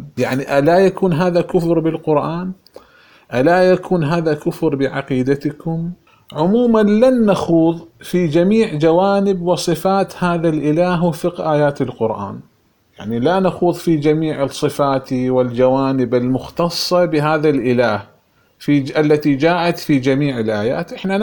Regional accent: Iraq; كما يقال عندنا في العراق ركبة ونص

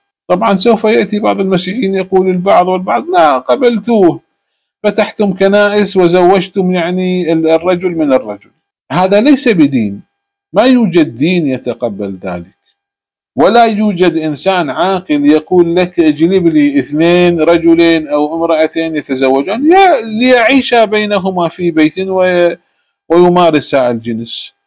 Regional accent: Iraq; يعني مثلا عندنا في العراق أو في مكان أخرى

